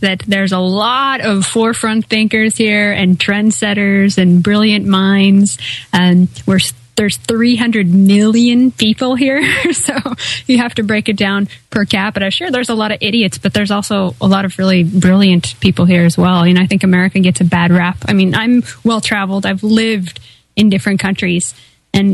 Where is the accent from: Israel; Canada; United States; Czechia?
United States; Pacific Northwest; I'm from the West Coast, the Northwest, Portland, Seattle, you know, the grunge movement.